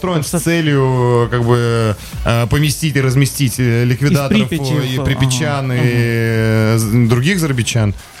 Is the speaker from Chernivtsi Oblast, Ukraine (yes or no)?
no; Slavutych, Kyiv Oblast, Ukraine; У нас вообще, мы втроем из Славутича.